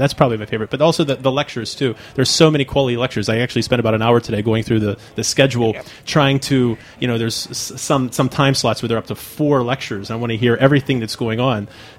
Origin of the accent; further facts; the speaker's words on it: Pennsylvania, United States; I'm from Pennsylvania, so I should know this.